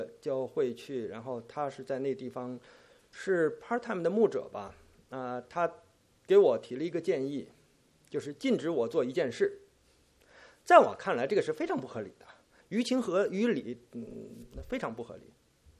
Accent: China; 有我们在大陆长大的，年龄比较稍微长一点的，和我这个年龄差不多的，

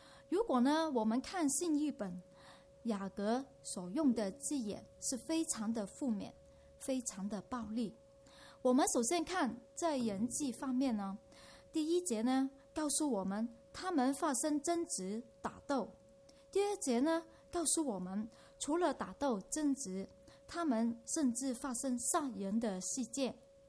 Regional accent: China; 我们中国人呢，客客气气

